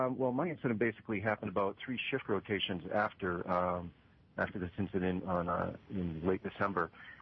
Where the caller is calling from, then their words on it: China; I'm calling you from China